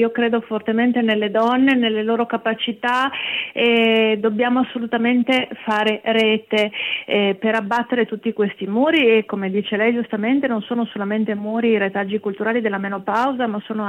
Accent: Veneto, Italy; per me che sono veneta

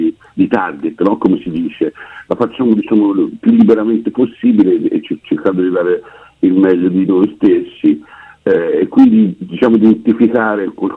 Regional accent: Grosseto, Tuscany, Italy; also born or lived in Milan; now in Florence, Italy; in quel di Grosseto, perché poi sono nato lì, nella Maremma, e poi va bene, ormai sono 35 anni che sto a Firenze, per lavoro sono stato anche 10 anni a Milano, insomma, diciamo che sono quasi apolide.

